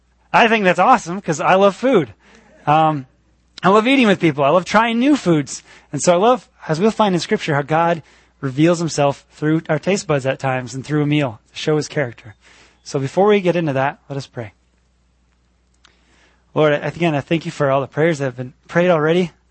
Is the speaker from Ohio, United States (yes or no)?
no; Illinois, United States; Growing up in the Lutheran Church, Missouri Synod, near Chicago, every month we sang the same hymns that taught for every communion.